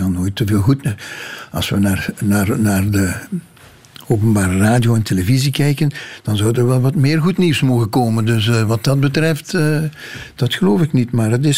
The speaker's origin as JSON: {"language": "Dutch", "region": "Limburg", "country": "Belgium", "said": "En ten derde dat ik uit Limburg kom."}